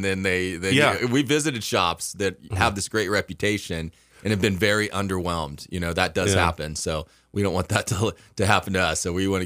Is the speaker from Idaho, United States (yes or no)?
yes; Sandpoint, Idaho, United States; We're from Sandpoint, Idaho